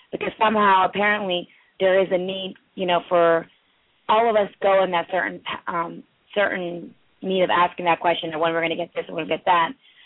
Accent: Lansdale, Pennsylvania, United States; I'm from Lansdale.

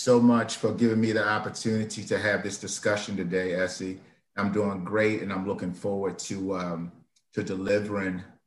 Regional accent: Baltimore, Maryland, United States; But growing up in Baltimore, Cherry Hill, a couple of things that inspired me to want to do something different.

